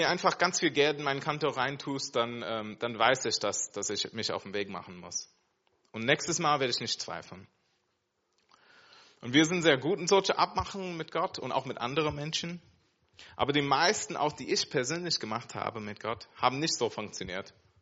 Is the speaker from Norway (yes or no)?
no; United States; now in Germany; Ich komme aus Amerika, ich musste quasi alles hinter mich lassen.